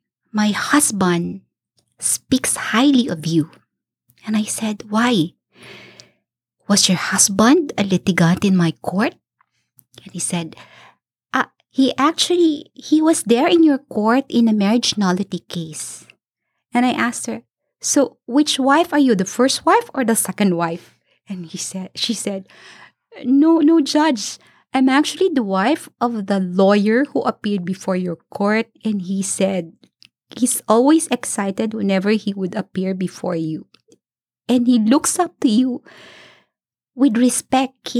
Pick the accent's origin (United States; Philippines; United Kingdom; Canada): Philippines; Manila, Metro Manila; They knew I wasn't from the area. I came from Manila.